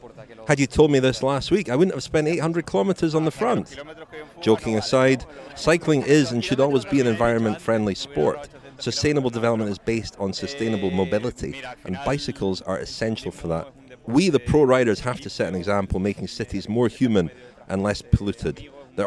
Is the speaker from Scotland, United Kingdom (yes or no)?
yes; Scotland, United Kingdom; I'm from Scotland